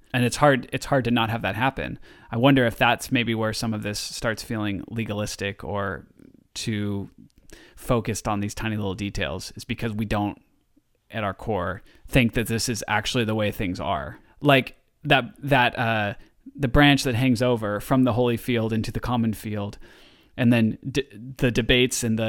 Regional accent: Oregon, United States; also born or lived in Southern California; I did when I was younger and I lived in Southern California because it was an orange. And like I'm from Oregon. Oranges just don't grow here.

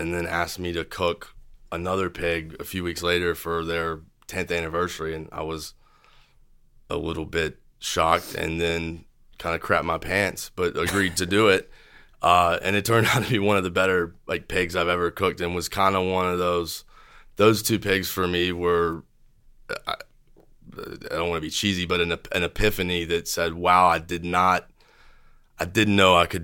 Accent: Fayetteville, North Carolina, United States; I grew up in Fayetteville.

